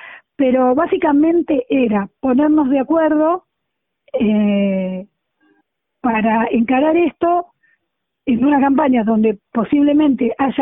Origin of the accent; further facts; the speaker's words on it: Argentina; los temas que preocupan, que nos preocupan como argentinos